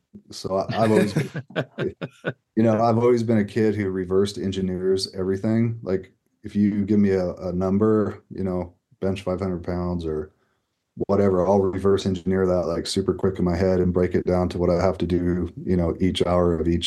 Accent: California, United States; You know, where I grew up in Sacramento Valley, I think it was 1.6 million waterfowl winter down there.

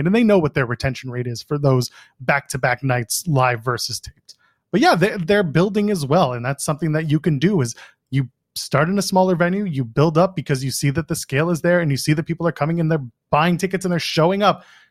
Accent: Canada; Again, I'm Canadian

